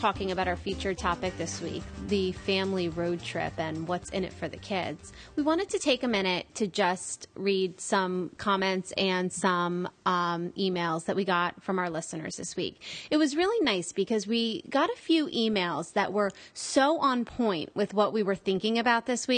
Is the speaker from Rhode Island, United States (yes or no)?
yes; Rhode Island, United States; also born or lived in Connecticut / New Hampshire; now in Florida, United States; I grew up in New England, Rhode Island, and Connecticut area and lived in New Hampshire for 10 years before moving to Florida.